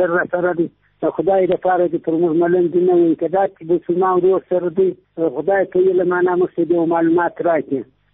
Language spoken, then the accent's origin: Pashto; Kandahar, Afghanistan; زه د کندهار د ولایت یم د جړی ولسوالۍ